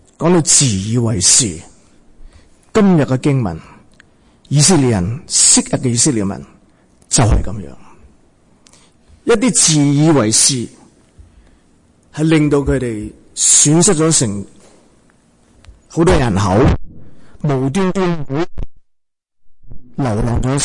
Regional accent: Guangdong, China; 我系广东人啊。我呢个乡咧

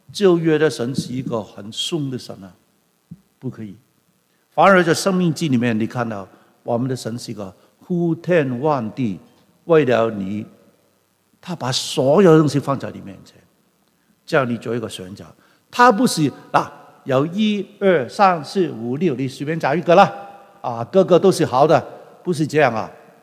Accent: Guangdong, China; 我们广东人是扑心扑命，有没有听过？

